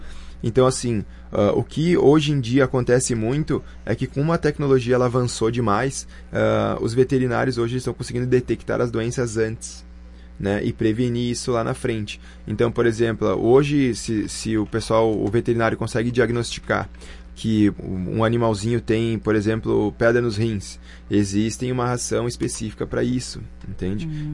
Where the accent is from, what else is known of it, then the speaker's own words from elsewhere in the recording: Brazil; Então, nós como brasileiros, que a gente dá jeito em tudo, nós temos que achar o nosso jeito para coisas positivas também, né?